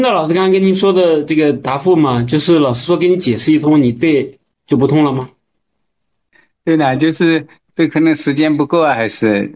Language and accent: Chinese; Wenzhou, Zhejiang, China; 我是温州的。